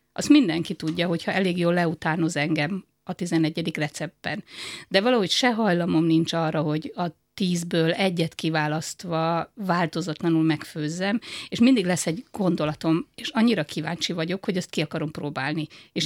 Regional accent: Debrecen, Hajdú-Bihar, Hungary; also born or lived in Viharsarok; Egy viharsarki kis faluban születtem, és a szüleim 12 éves koromban úgy gondolták, hogy onnan azért kell elköltözni, hogy én tanulhassak kényelmesen. Elköltöztek Debrecenbe. Ott érettségiztem

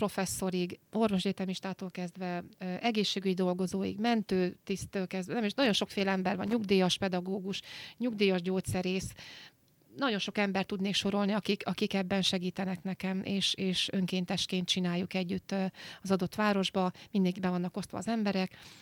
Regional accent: Borsod-Abaúj-Zemplén, Hungary; first language Hungarian; nekem, mint magyar embernek, aki itt született, a nyelvem is magyar, és tényleg szeretem ezt az országot, és azért is költöztem haza Borsod-Zemplén megyén, és szeretem ezt a megyét, az otthonomat, a szülőföldemet

